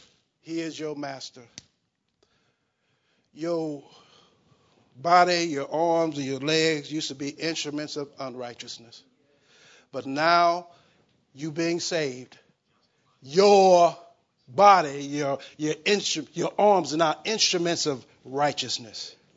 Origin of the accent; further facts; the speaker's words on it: St. Louis, Missouri, United States; I don't come from Tarsus. I come from Homer Phillips in St. Louis.